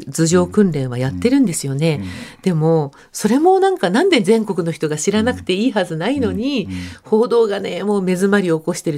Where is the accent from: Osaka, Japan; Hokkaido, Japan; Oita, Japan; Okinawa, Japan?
Okinawa, Japan; 私たち沖縄県民みんな、うん、空港からしか逃げられないし、ね、港湾からしか逃げられない